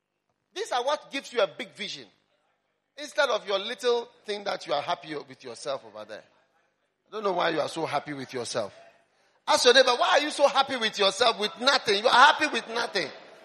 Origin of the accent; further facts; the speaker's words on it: Switzerland; I'm from Switzerland also. My mom is Swiss. Swiss mountains, since I was a child, taken to the mountains, the Alps.